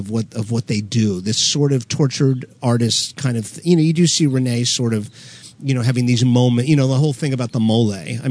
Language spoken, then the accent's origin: English; Florida, United States; I grew up in South Florida. Same thing.